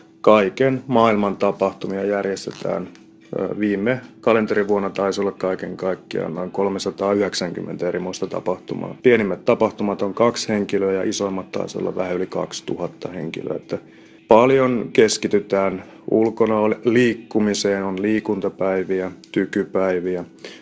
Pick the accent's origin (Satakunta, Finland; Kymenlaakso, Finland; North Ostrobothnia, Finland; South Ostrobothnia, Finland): South Ostrobothnia, Finland; Kurikka; Mä oon itse Kurikasta kotoisin